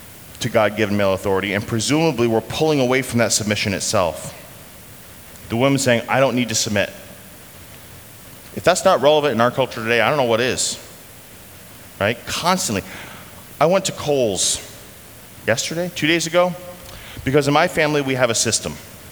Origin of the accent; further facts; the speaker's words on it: United States; I'm an American.